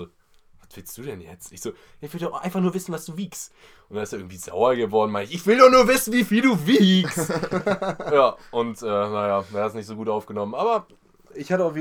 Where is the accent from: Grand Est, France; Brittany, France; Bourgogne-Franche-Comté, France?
Brittany, France; Belle-Île-en-Mer; früher auf der Insel, wo ich aufgewachsen bin, Belle-Île-en-Mer, wunderschöne Insel, bin ich geritten